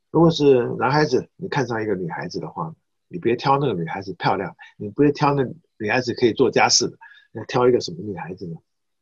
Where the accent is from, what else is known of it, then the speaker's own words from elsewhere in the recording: China; 我们中国人做事情比较含蓄一点啊